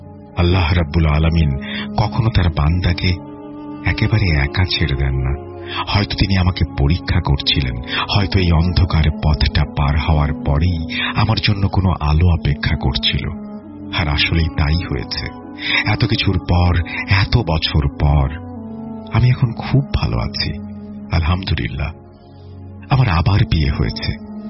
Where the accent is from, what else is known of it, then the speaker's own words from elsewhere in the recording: Narayanganj, Dhaka Division, Bangladesh; আমার আদি বাড়ি জামালপুর জেলায় হলেও ছোটবেলা থেকেই বাবার ব্যবসার সুবাদে সপরিবারে বড় হয়েছিলাম নারায়ণগঞ্জে। তবে গ্রামের প্রতি আমার সবসময় নাড়ির টান ছিল।